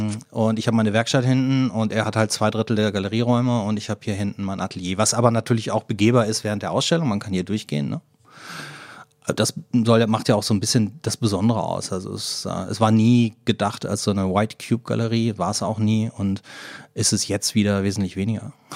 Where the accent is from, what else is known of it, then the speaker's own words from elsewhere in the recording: Cologne, North Rhine-Westphalia, Germany; born there; now in Hamburg, Germany; ich bin kein Hamburger, ich bin gebürtiger Kölner, aber ich bin jetzt seit 98, lebe ich mit meiner Familie hier in Hamburg.